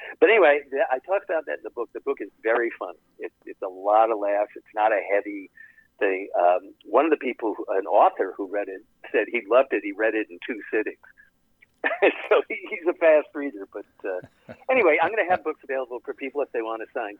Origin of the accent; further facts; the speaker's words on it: Midwest, United States; now in Fairfield, United States; So I grew up in the Midwest. I grew up in suburbs of Detroit and Chicago.